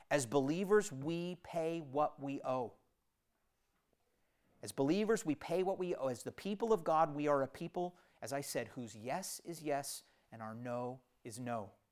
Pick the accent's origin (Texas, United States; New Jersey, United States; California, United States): California, United States; because we're from the Silicon Valley, you know, we're from the San Francisco Bay Area, housing there is insane. I mean, it is crazy pricing. And we grew up with it